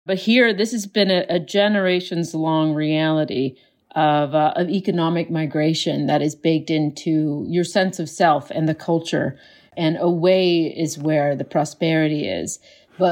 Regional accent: Nova Scotia, Canada; I'm joining you from my home in Nova Scotia, and yeah, it's a beautiful day.

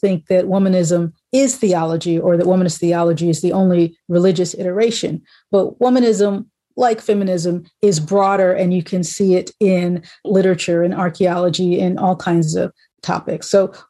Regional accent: Maryland, United States; So I grew up in Maryland. So here, so we have the Philly to D.C. thing together.

